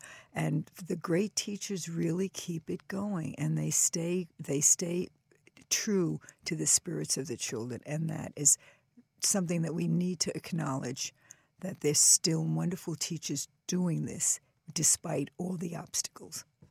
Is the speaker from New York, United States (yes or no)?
yes; New York City, New York, United States; Well, remember, I grew up in New York City in 100 years ago